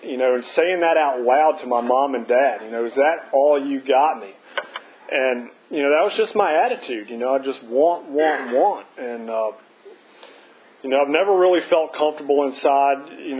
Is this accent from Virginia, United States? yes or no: yes; Charlottesville, Virginia, United States; born there; I was born in Charlottesville in 74, you know, typical, you know, middle class subdivision, nothing crazy.